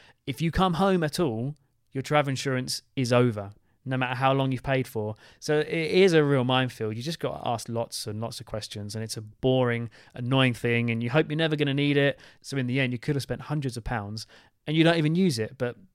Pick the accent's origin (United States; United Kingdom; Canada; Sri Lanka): United Kingdom; Yeah, well, being British anyway, we explain to people.